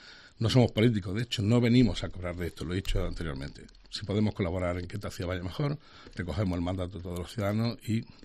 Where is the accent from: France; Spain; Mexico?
Spain; Granada, Andalusia; Nosotros somos granadinos.